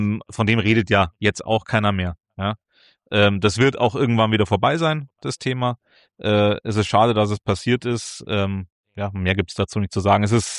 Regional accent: Munich, Bavaria, Germany; wir als Münchner

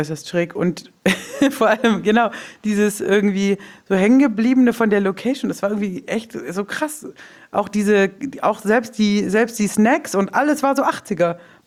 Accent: Flensburg, Schleswig-Holstein, Germany; So, guten Tag, ich bin aus Flensburg.

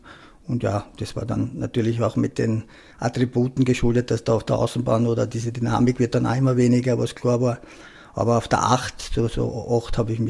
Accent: Vienna, Austria; ich bin ein 79er Jahrgang, bin geboren in Wien, bin aber kroatischer Staatsbürger, bin Urfloridsdorfer, wie man sagt, also habe mein Leben lang nur in Floridsdorf gelebt, ja.

